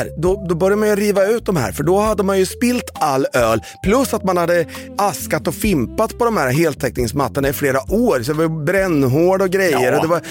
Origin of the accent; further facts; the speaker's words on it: Las Vegas, Nevada, United States; i huset i Las Vegas där jag växte upp